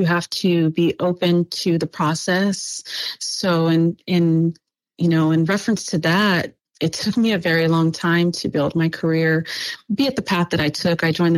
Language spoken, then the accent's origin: English; Los Angeles, California, United States; also born or lived in South Korea / Okinawa; I grew up in Los Angeles, so there's so much culture there already.